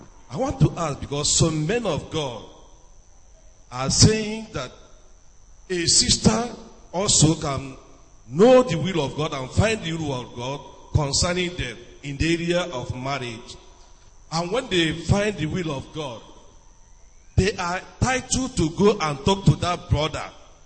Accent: Anambra, Nigeria; I'm from Anambra State.

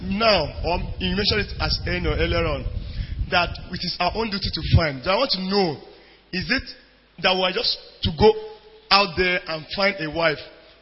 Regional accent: Imo, Nigeria; I'm from Imo State.

